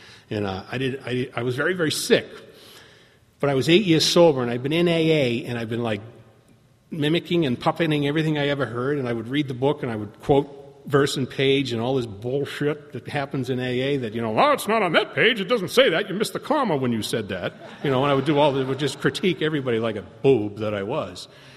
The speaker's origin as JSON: {"language": "English", "town": "Boston", "region": "Massachusetts", "country": "United States", "said": "They go, where are you from? And I'm from Boston."}